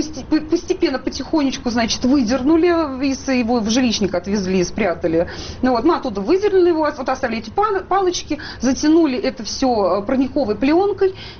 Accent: Moscow, Russia; Я коренная москвичка, и я все же жила в центре Москвы, напротив церкви Святого Филиппа.

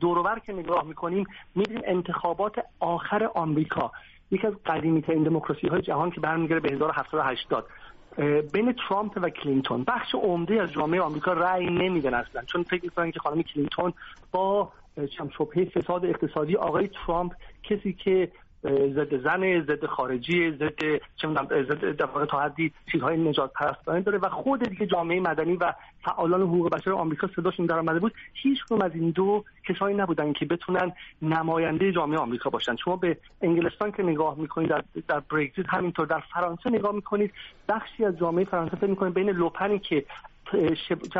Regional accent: Iran; born there; ما در سوئیس هم به دنیا نیومدیم، ما در ایران به دنیا اومدیم، همسایه‌هامون افغانستان و عراق و غیره

